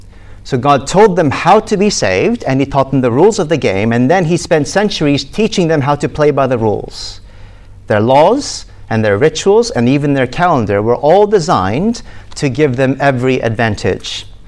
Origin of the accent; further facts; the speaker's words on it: United States; as an American who's only ever played baseball, all of my instincts were totally wrong